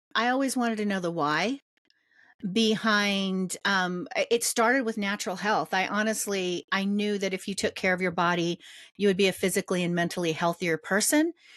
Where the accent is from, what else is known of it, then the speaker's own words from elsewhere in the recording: Sacramento, California, United States; Well, physically, I came from Sacramento, California. So Northern California, California born and raised. I live up in the mountains now